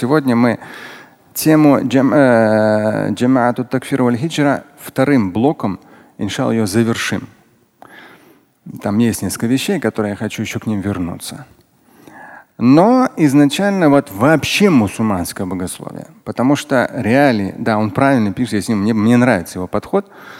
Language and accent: Russian; Russia; То есть я вот как россиянин думаю, елки-палки